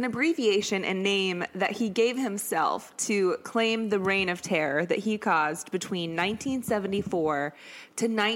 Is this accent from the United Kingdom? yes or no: no; Shawnee, Kansas, United States; I am from Shawnee, Kansas, which is like two and a half to 3 hours